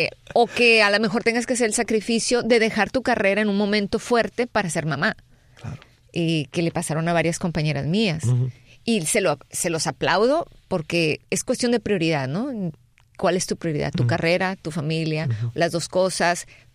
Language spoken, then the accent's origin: Spanish; Mexico; diferente a como se hacía en México. Aprendí a valorar cada posición. Desgraciadamente en nuestro país, en mi país y en muchos otros